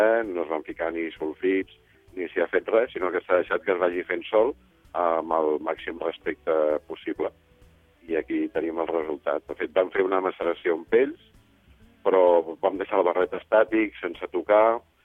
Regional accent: Catalonia, Spain; jo sóc fill del Penedès, i de ben petit ja anava a la vinya.

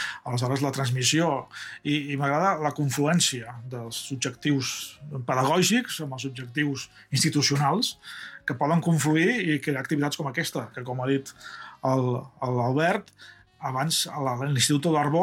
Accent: Reus, Catalonia, Spain; Jo soc de Reus, i a Reus és una ciutat molt gran. Quan jo era petit tenia 70.000 habitants, ara avui en dia en té 110.000, em sembla.

